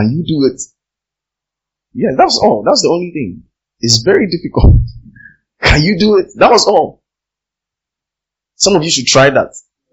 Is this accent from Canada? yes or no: no; Tamale, Northern Region, Ghana; I grew up in Tamale, spent most of my years in Tamale, maybe first 20, 21 years in Tamale. And growing up in a Muslim community or a Muslim neighborhood